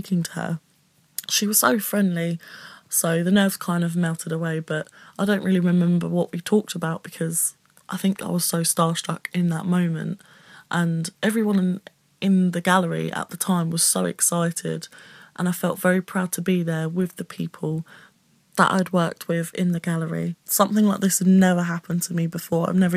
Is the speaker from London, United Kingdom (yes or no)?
no; Margate, South East England, United Kingdom; I'm 20 years old and I'm originally from Margate.